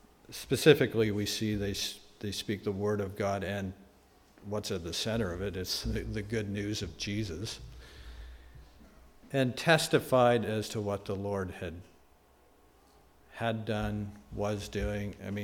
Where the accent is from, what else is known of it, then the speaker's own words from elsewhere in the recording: Canada; Personally, we're Canadian. We love to complain.